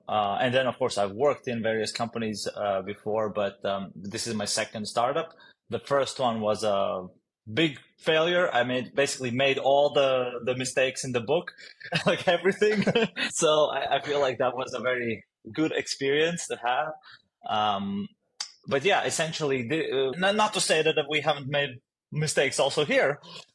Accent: Riga, Latvia; also born or lived in Germany; So I'm originally from Riga, Latvia. It's a small country in Northeast Europe. I grew up here and I studied both here and then in Germany for a while.

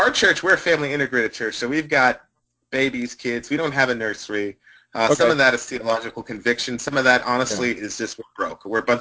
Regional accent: Jamaica; born there; Now me, I was born in Jamaica, so it's not a controversial thing for me at all.

